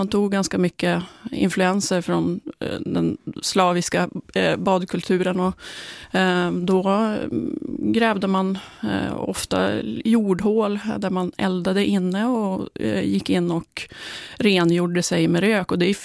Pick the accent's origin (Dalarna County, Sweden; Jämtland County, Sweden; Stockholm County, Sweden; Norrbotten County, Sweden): Norrbotten County, Sweden; Jag är uppvuxen i Norrbotten och i ett litet samhälle där badhuset spelar en väldigt stor roll för oss i samhället.